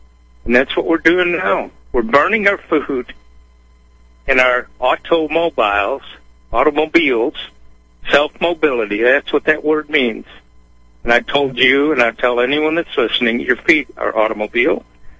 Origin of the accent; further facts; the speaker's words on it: Michigan, United States; now in Tennessee, United States; will never not be a citizen of Michigan. I reside in Tennessee. Because it's like me saying, well, I'm from Michigan, but I'm living in Japan.